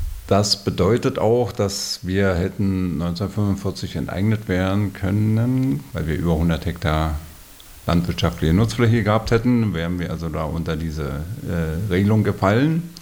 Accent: Brandenburg, Germany; Also wir sind in Rhinow zur Schule gegangen.

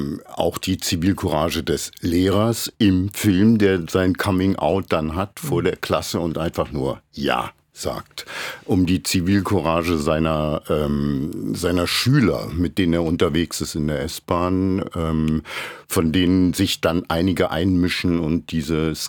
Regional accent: Berlin, Germany; ich bin Ossi, ich bin in Ost-Berlin groß geworden, mit sämtlichen Problemen, die man hat, wenn man nicht so aussieht wie die meisten.

